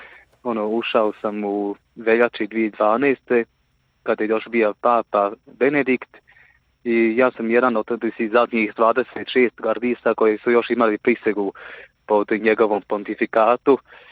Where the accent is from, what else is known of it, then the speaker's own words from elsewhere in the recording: Switzerland; ja ako sam evo sada rođen i odrastao u Švicarskoj, imam švicarsko državljanstvo